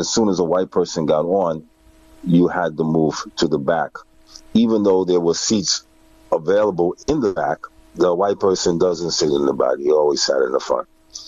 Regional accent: United States; born there; most of the stuff that really affected me was before I was born in America

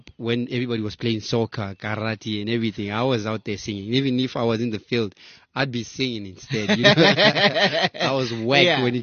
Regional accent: Bothaville, Free State, South Africa; By the time you get to the city and everything, you're almost grounded with everything you might need to hustle, you know?

